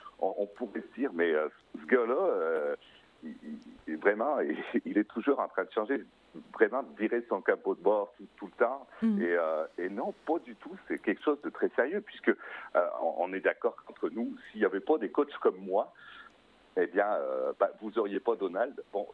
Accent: Quebec, Canada; Oui, je suis québécois, exactement.

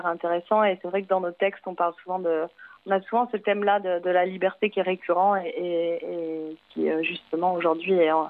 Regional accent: France; et le reste du groupe, on est français. On s'est tous rencontrés à Barcelone en 2008.

